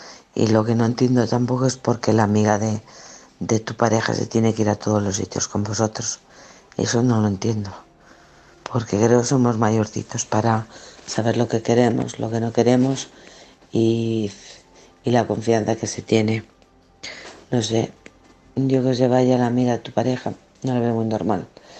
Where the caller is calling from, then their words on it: Alcorcón, Community of Madrid, Spain; de Alcorcón.